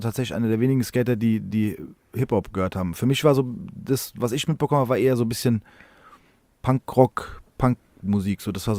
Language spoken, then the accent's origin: German; Frankfurt, Hesse, Germany; Ich habe es jetzt nach Kronberg geschafft, endlich. Aber tatsächlich, nee, ich bin in Frankfurt geboren, also in Rödelheim, um genau zu sein, und da auch aufgewachsen. Und also ich bin wirklich nie aus Frankfurt weg gewesen, außer zum Urlaub.